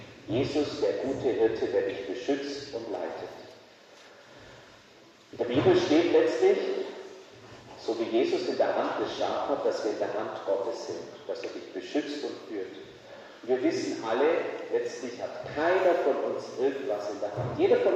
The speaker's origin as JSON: {"language": "German", "region": "Bavaria", "country": "Germany", "said": "Aus der Ecke, wo ich herkomme, zwischen Menningen und Kempten, gibt es Maria Steinbach"}